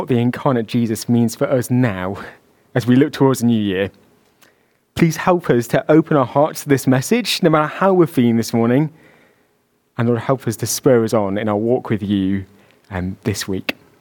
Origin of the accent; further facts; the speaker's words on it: Scunthorpe, Yorkshire and the Humber, United Kingdom; quite tight-fitting denim jackets were the in thing in my hometown of Scunthorpe